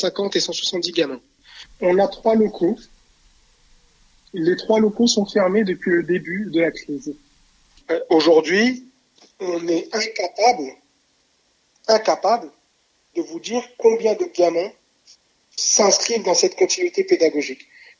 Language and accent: French; La Courneuve, Île-de-France, France; 33 ans, j'habite à La Courneuve, je suis né à La Courneuve, même s'il n'y a pas d'hôpital, je suis né chez moi.